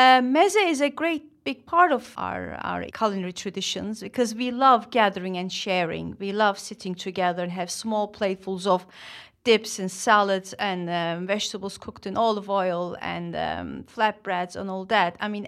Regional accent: Turkey; now in London, United Kingdom; I grew up in this great big household of my grandmother's 450-year-old home.

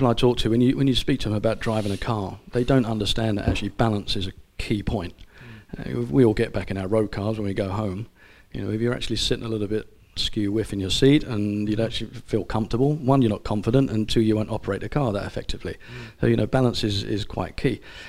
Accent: Islington, London, United Kingdom; My dad's dad was a coalman. We come from Islington. My mum comes from Watford.

